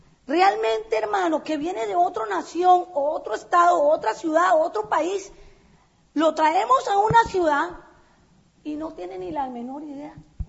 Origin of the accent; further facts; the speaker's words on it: Costa Rica; Yo me casé con un mexicano. Yo soy costarricense.